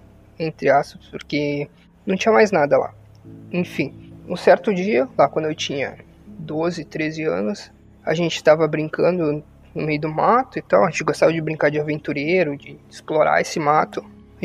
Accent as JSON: {"language": "Portuguese", "region": "Rio Grande do Sul", "country": "Brazil", "said": "sou do Rio Grande do Sul."}